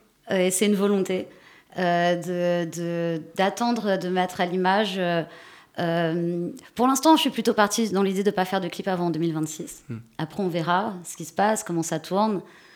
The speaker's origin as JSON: {"language": "French", "town": "Paris", "region": "Île-de-France", "country": "France", "tie": "born or raised there"}